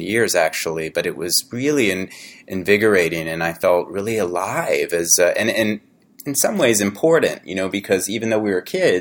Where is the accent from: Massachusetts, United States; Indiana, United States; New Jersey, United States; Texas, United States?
Texas, United States; Houston; I'm from Houston.